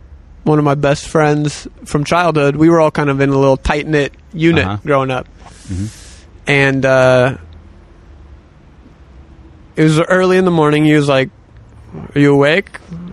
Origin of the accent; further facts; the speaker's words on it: North Carolina, United States; because you know we're growing up in North Carolina.